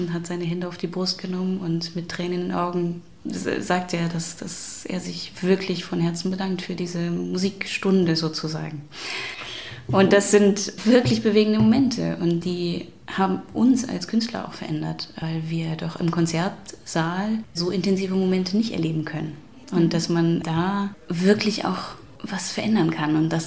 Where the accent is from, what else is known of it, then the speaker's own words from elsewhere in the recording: Germany; wie wir als Deutsche mit dieser Schuld leben